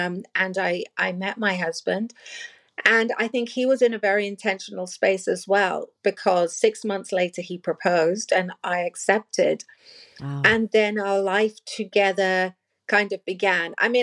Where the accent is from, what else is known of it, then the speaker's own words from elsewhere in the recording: London, United Kingdom; I'm born and raised in London.